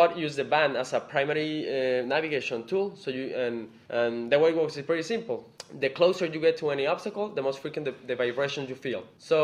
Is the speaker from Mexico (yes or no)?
yes; Mexico; I'm from Mexico.